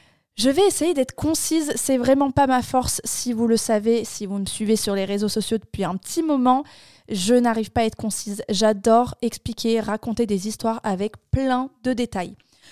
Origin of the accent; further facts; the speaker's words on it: Bordeaux, Nouvelle-Aquitaine, France; moved away as an adult; also born or lived in Mérignac; Je suis une bordelaise de base, j'y ai vécu jusqu'à mes 24 ans. J'ai deux frères, j'ai des parents qui sont toujours ensemble, qui sont mariés. J'ai vécu jusqu'à mes 13 ans dans une cité. À Mérignac